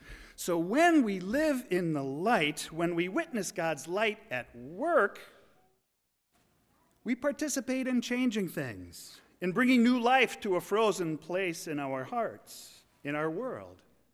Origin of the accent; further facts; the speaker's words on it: Appleton, Wisconsin, United States; also born or lived in Philadelphia; Of course, I knew Wisconsin since I grew up in Appleton, but that was 40 years ago.